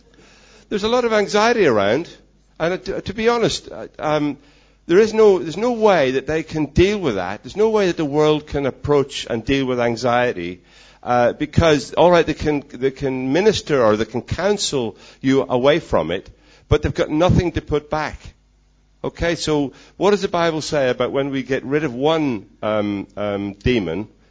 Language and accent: English; Ireland; So, well, I'm not. I'm Irish